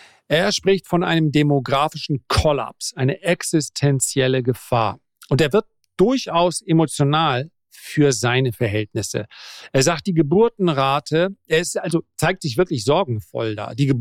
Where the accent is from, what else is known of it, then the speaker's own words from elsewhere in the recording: Northern Germany, Germany; Das sage ich als Norddeutscher